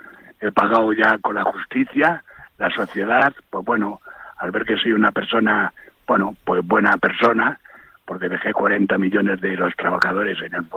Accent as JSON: {"language": "Spanish", "region": "Community of Madrid", "country": "Spain", "said": "al ser madrileño, pues es de los equipos de Madrid"}